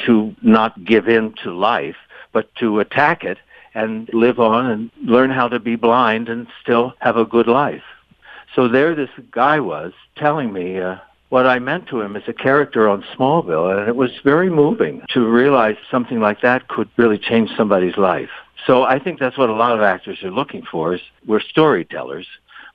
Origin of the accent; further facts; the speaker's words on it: Salisbury, Maryland, United States; Well, I grew up in Salisbury, Maryland.